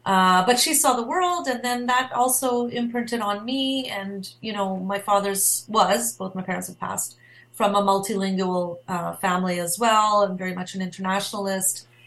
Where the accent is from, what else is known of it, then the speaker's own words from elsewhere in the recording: Canada; growing up in Western and Northern Canada in the 70s and 80s, when you're a mixed race person